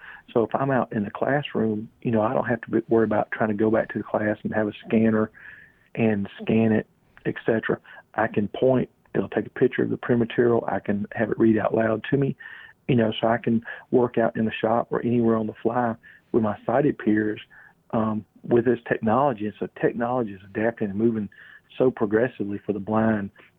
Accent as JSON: {"language": "English", "town": "Columbus", "region": "Georgia", "country": "United States", "said": "from Columbus, Georgia. I'm a parapro at a local high school, and I teach machine shop."}